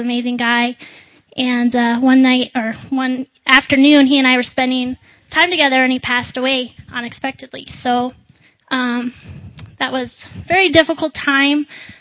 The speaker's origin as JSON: {"language": "English", "town": "Lemmon", "region": "South Dakota", "country": "United States", "tie": "born there", "said": "I was born into a wonderful Christian family. I was born in the Lemon, South Dakota area, and I come from a long line of believers"}